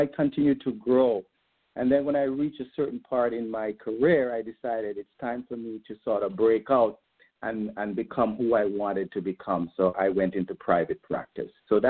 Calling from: Poughkeepsie, New York, United States; I'm coming from Hudson Valley, Poughkeepsie, a little place called Poughkeepsie, New York, in the Hudson Valley. That's where I am.

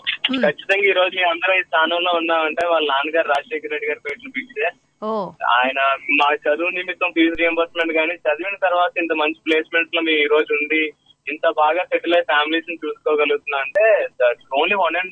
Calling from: Bengaluru, Karnataka, India; నేను బెంగళూరు నుంచి చేస్తున్నాను మేడం.

